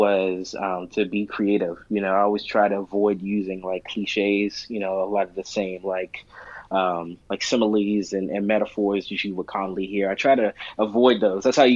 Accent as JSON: {"language": "English", "town": "Pittsburgh", "region": "Pennsylvania", "country": "United States", "tie": "born or raised there", "said": "So I lived all over the place. I've moved a lot throughout the city. I spent most of my time in the Hazelwood neighborhood."}